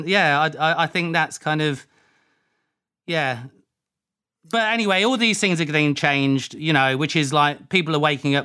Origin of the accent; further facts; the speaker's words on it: Leicester, East Midlands, United Kingdom; I always said, no, I'm from Leicester. I was born in Leicester.